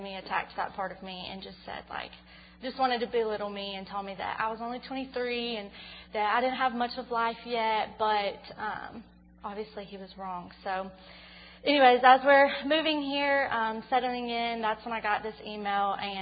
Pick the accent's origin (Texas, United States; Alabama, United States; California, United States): Alabama, United States; Montgomery; So, anyways, I grew up in Montgomery. I was an only child